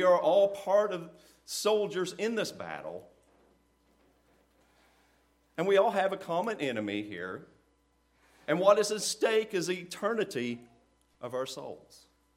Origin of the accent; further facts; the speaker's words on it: Illinois, United States; And I grew up here in Southern Illinois, and we know we're kind of sheltered here.